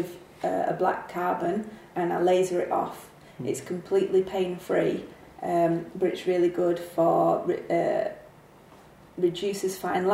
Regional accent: Manchester, North West England, United Kingdom; now in Falköping, Sweden; I'm from Manchester originally.

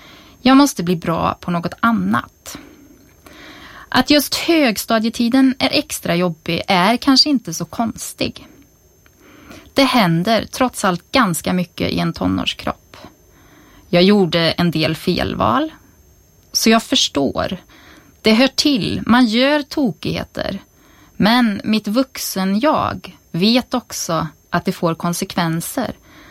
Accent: Skultorp, Västra Götaland County, Sweden; Född och uppvuxen är jag i Skultorp, som yngsta dottern till fantastiska föräldrar med två exemplariska syskon.

